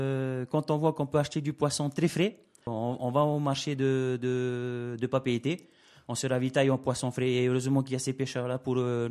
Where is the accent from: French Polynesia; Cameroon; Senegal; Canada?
French Polynesia; Yorana, comme on dit chez moi en Polynésie.